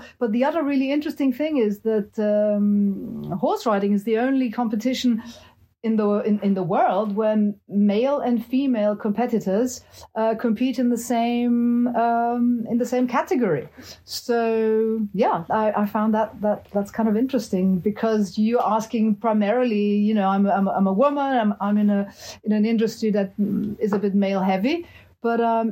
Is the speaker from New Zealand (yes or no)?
no; Austria; first language French; English is a second language; now in United Kingdom; I actually grew up on the continent. I grew up in Austria, but I'm British, and my mother tongue is French, so you might kind of notice a bit of an accent. But I've lived in England now since 1985, nonstop